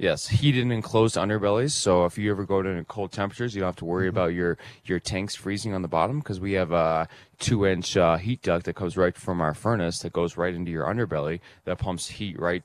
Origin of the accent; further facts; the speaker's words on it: Elkhart, Indiana, United States; So, born and raised in Elkhart, Indiana. So RVs have been a part of my life since I was born.